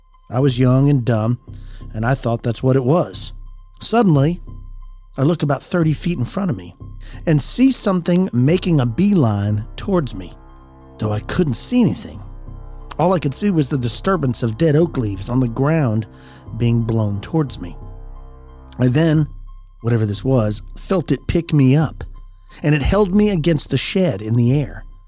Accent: Somerset, California, United States; I grew up in Somerset, California, in an unincorporated part of El Dorado County. We lived on 5 acres.

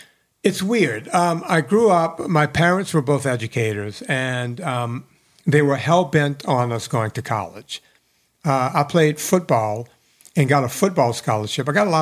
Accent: New Orleans, Louisiana, United States; Right, but you got to realize I'm country bumpkin from New Orleans and I don't watch...

